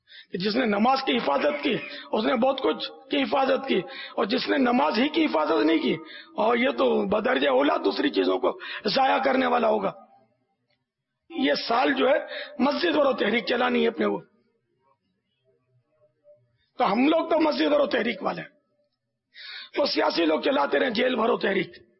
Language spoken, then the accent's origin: Urdu; Pakistan; تو یہ پاکستان، یہ میرا وطن ہے، مجھے اس سے محبت ہے، یہ فطری بات ہے کہ ہمارا وطن پاکستان ہے